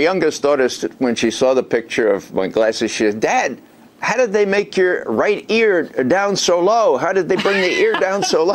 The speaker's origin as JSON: {"language": "English", "region": "New York", "country": "United States", "tie": "born or raised there", "said": "Now, I grew up in New York, first 22 years of my life. I went to school there. I went to university there"}